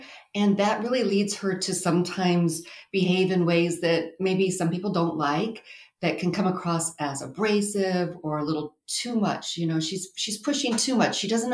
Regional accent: Midwest, United States; now in Phoenix, United States; I made her from the Midwest because I'm also from the Midwest. I made her feel like a fish out of water because I felt like a major fish out of water when I moved to Phoenix.

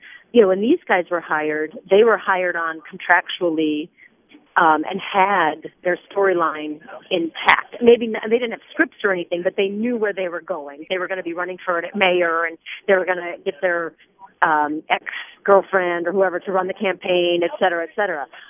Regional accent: United States; as an American actress, I always had to do, you know, standard British accents

